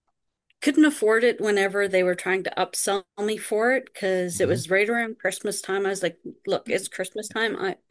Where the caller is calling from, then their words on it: British Columbia, Canada; I am in British Columbia, Canada.